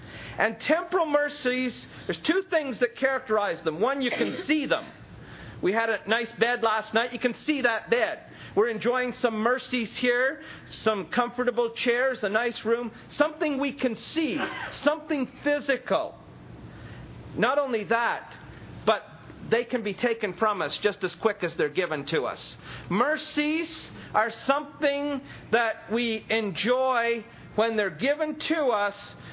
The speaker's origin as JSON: {"language": "English", "country": "Canada", "tie": "born or raised there", "said": "I grew up in Canada, and growing up in the school system in Canada"}